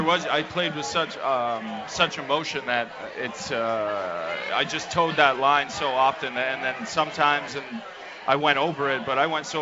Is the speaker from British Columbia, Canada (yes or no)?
no; Toronto, Ontario, Canada; Obviously, I grew up in Toronto, so I saw those guys a lot.